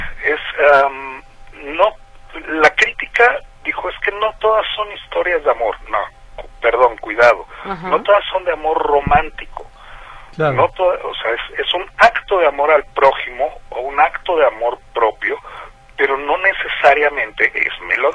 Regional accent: Mexico; Y a uno como latino y como mexicano, te dicen amor

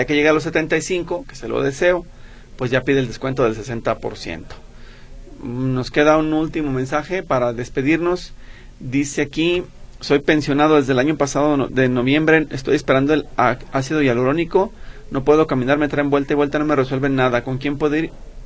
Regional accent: Guadalajara, Jalisco, Mexico; Soy del municipio de Guadalajara.

